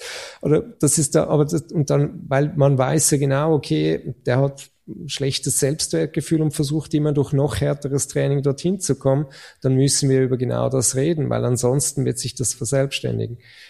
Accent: Switzerland; wenn ich als Schweizer den Österreicherinnen und Österreichern helfe, bessere Sportler zu machen.

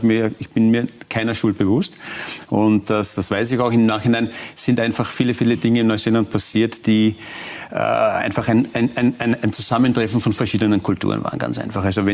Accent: Austria; als Österreicher zu Olympischen Spielen im Fußball zu fahren

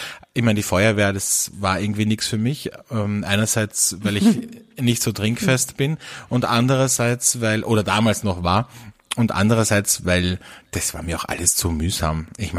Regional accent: Velden am Wörthersee, Carinthia, Austria; Ich bin ja auch am Land aufgewachsen. Gut, zwar in einem Tourismusort in Velden am Wörthersee. Aber ich meine, wir haben 7.000 Einwohner, glaube ich, damals gehabt.

